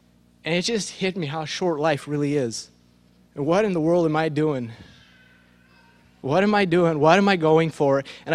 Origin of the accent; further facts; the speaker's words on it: Indiana, United States; But what I've learned is it doesn't really matter if I'm here, Pennsylvania. I'm from Indiana. I've lived out of the country for 5 years in a couple different countries.